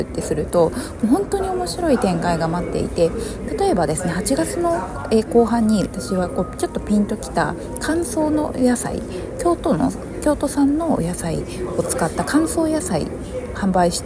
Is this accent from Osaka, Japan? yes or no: no; Shizuoka, Japan; 静岡もそこからお茶、自分の地元なんですけれども